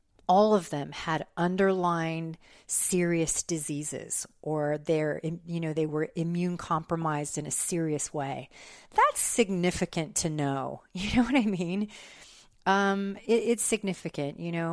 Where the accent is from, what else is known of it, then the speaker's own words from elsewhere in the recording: New Mexico, United States; Maybe because I'm American Indian and a woman and I'm Hispanic and I'm from New Mexico and I'm a military brat.